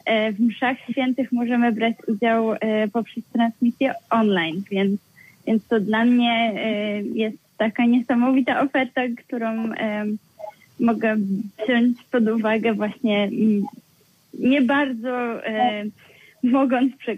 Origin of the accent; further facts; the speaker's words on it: Koszalin, West Pomeranian Voivodeship, Poland; No więc ja pochodzę z Koszalina, z Nadmorza